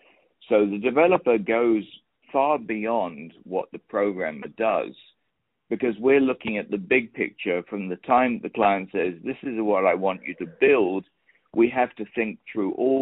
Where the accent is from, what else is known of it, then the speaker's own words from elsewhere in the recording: England, United Kingdom; moved away as an adult; also born or lived in United States; now in Las Vegas, United States; I'm originally from England, but I left England for the first time when I was 20. And since then, I've lived in five other countries, including the U.S., where I've spent 32 years. And within the U.S., I've lived in 8 or 9 different states